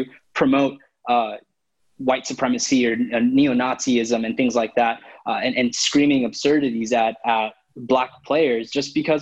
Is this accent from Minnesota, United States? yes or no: no; Los Angeles, California, United States; born there; You know, I was born here in Los Angeles, and first of all, born with an immense amount of privilege